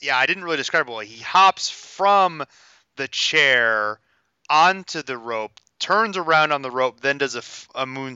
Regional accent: Ohio, United States; I'm from Ohio.

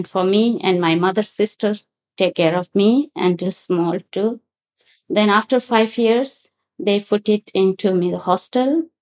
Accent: Sri Lanka; English is a second language; I'm from Sri Lanka.

